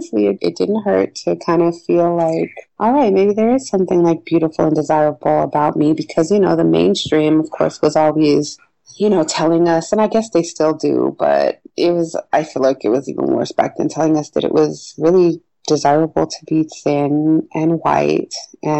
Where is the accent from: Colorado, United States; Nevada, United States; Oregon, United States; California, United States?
Colorado, United States; Denver; And I think it also has to do with growing up in Denver and not really having the sort of role models or iconic women that I think younger girls have now to kind of look up